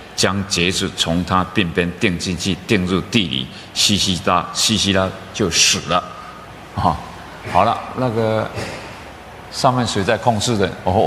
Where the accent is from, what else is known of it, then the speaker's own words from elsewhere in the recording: Taiwan; 我们台湾人